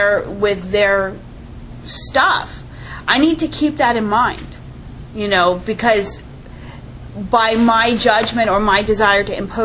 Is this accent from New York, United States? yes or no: yes; New York, United States; I'm from the New York area, so forget it.